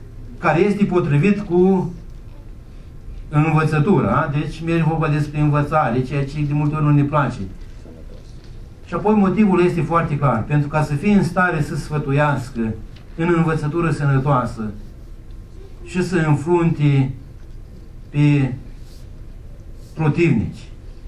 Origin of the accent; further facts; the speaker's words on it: Moldova; noi suntem moldoveni, nasă, nu-i prea bine.